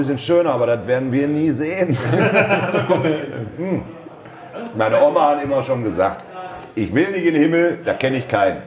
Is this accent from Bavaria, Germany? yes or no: no; Mülheim an der Ruhr, North Rhine-Westphalia, Germany; Mülheim-Stierum heißt das.